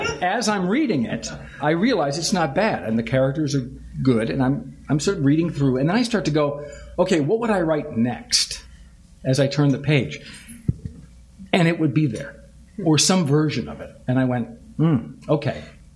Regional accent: Massachusetts, United States; We're both from Massachusetts.

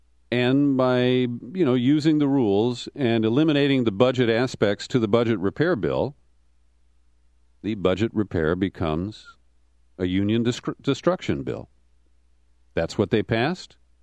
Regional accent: California, United States; knowing I'm from California

